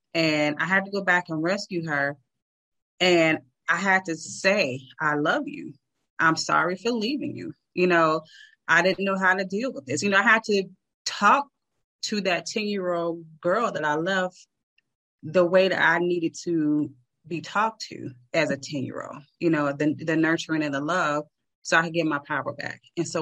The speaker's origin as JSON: {"language": "English", "town": "Chicago", "region": "Illinois", "country": "United States", "said": "because I'm from Chicago. And so in Chicago during the summers, you take advantage"}